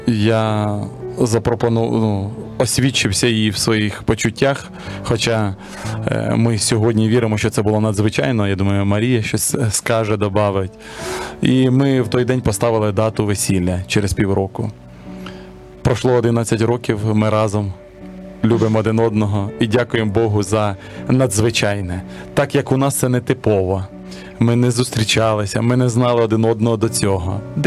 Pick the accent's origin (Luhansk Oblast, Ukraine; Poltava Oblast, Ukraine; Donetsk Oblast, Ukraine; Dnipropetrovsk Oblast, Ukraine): Dnipropetrovsk Oblast, Ukraine; Tomakivka; Я родом з Дніпропетровщини, з півдня, з Томаківки.